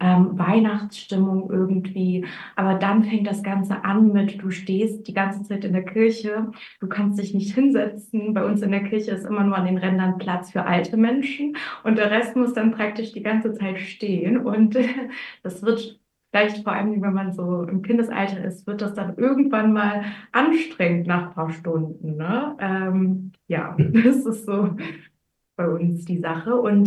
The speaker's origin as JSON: {"language": "German", "country": "Ukraine", "tie": "born or raised there", "said": "Genau, also bei uns in der Ukraine ist es so ähnlich."}